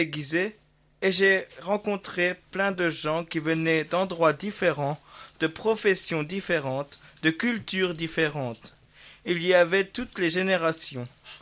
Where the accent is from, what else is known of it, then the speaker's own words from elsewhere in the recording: Trois-Fontaines, Grand Est, France; Quand j'étais enfant, à Trois-Fontaines, dans mon village natal, on faisait une parade.